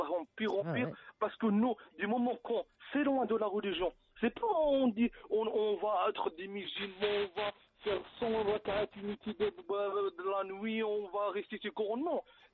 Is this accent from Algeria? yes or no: yes; Algeria; On est des Algériens, on est des Arabes plutôt.